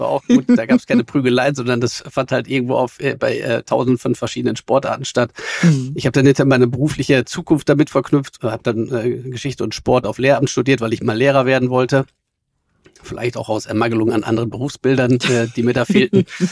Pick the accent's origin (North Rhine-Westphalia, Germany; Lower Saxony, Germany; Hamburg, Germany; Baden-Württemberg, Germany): North Rhine-Westphalia, Germany; Münster; da muss ich natürlich in meiner Heimatstadt hier, wie soll ich sagen, dem Stereotyp frönen und mit dem Fahrrad fahren, aber genau, das saugt man hier mit der Muttermilch auf.